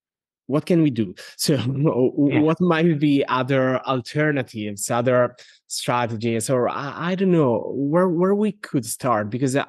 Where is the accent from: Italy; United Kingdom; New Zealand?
Italy; I'm from Italy